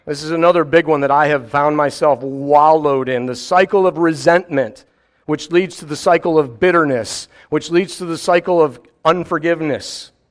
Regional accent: United States; I was like, this person could have a gun. And I'm like, I don't care, I'm an American.

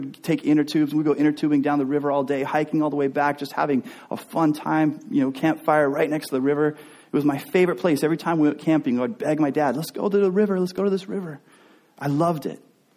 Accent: Texas, United States; You see, when I was growing up, I grew up in Texas, and my dad, he loved taking us camping all the time.

